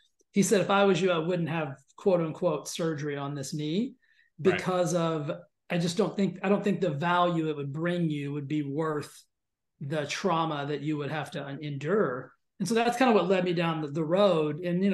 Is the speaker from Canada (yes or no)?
no; United States; And I think as an American, we say, that doesn't make any sense.